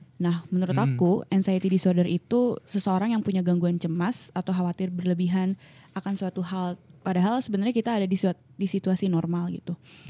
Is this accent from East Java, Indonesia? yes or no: no; Bogor, West Java, Indonesia; Asli Bogor.